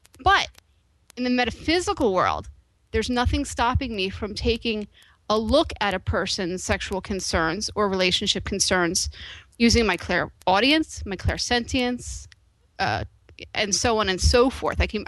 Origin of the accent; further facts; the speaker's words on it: United States; it really seemed like growing up in America here